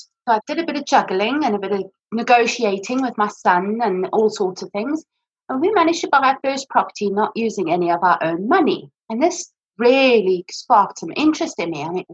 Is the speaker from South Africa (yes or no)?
yes; South Africa; also born or lived in Johannesburg; My parents moved us from Johannesburg in South Africa, you can probably hear from my accent, to a beautiful area in the northeast of South Africa called Zanine, and we moved to a lovely farm with all our family.